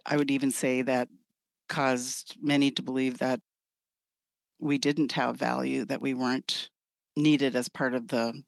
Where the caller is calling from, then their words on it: Detroit Lakes, Minnesota, United States; Today, I'm joining you from Detroit Lakes. I've lived off the reservation since I graduated from high school, but never very far away, like in the city of Detroit Lakes for like over 30 years now.